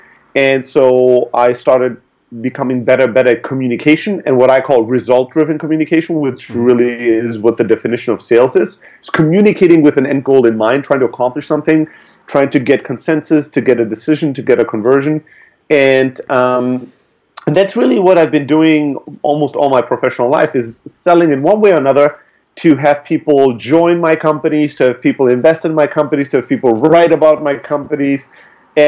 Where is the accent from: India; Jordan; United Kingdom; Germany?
Germany; also born or lived in Greece; I'm originally from Greece. I grew up in Germany. Those are two very different cultures. Both places are in Europe. They could not be more different. And so I grew up in a factory worker family, single mom with three boys.